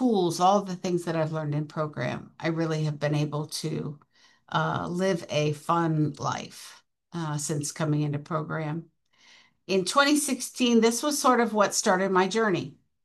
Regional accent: Mansfield, Ohio, United States; And I lived in, I grew up in Mansfield, Ohio. And so we, up there it was pop.

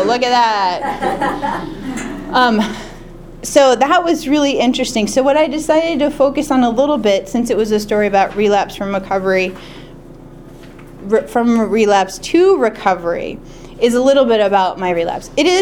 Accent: Maryland, United States; I'm from Maryland. We have no accent. It's very boring.

